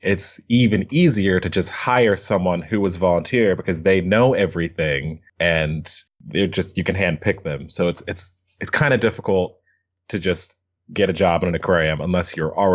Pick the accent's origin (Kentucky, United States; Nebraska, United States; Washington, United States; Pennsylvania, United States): Kentucky, United States; I was born and raised in Kentucky. And when I turned 16, I got a job at the local like exotic pet store